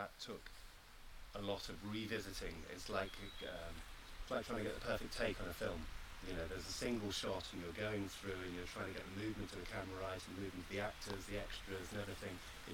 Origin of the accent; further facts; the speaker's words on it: Brighton, South East England, United Kingdom; All the locations were in and around my hometown of Brighton.